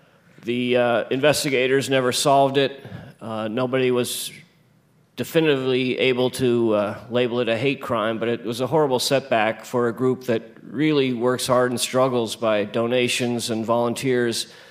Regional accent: Pacific Northwest, United States; And I'm from the Northwest, and she settled there in this enclave of Norwegian, essentially fishermen.

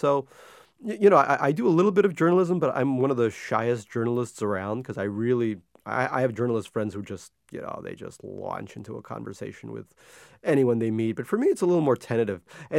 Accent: Queens, New York, United States; when I was a kid, I grew up poor in Queens

